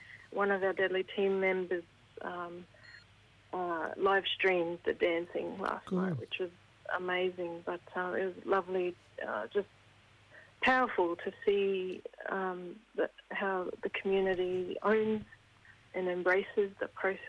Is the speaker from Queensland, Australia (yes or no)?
yes; Queensland, Australia; born there; Yeah, I was born on Yidinji country there.